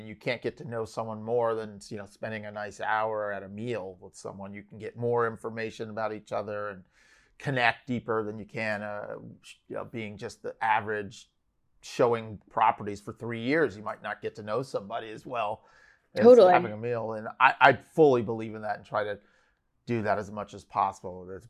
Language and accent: English; Los Angeles, California, United States; So Kevin's an LA kid. I grew up with him in Little League High School.